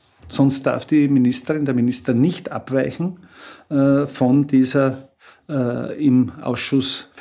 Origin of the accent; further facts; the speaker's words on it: Styria, Austria; Ich bin Steirer.